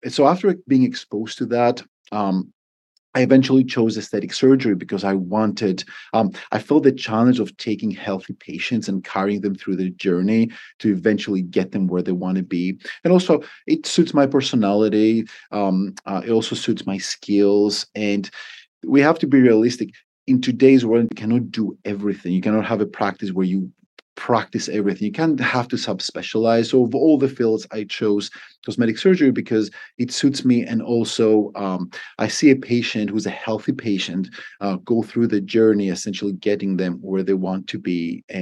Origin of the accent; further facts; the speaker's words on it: Athens, Attica, Greece; I grew up in Athens, and I wanted to be a doctor from a very young age